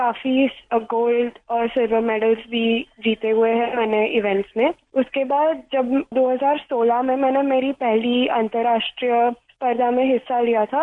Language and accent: Hindi; Ahmedabad, Gujarat, India; मैं अहमदाबाद से हूँ